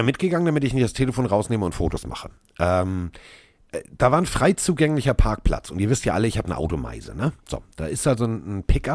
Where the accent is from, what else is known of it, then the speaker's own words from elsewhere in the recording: Hamburg, Germany; ich bin aus Hamburg